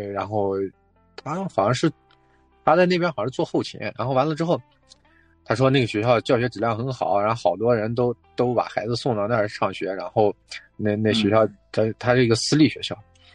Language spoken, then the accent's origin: Chinese; Xinjiang, China; moved away as an adult; also born or lived in Henan; 自从小我是在河南出生的嘛，然后出生之后就从三岁多就爸妈那边过来，然后就把我带过来。带过来之后在这边一直我在新疆算一直后面到18岁嘛，就上完高中然后到内地这样。